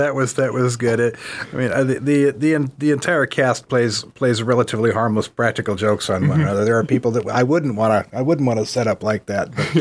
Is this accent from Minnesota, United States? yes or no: no; California, United States; I grew up in California and have most of my theater experience there.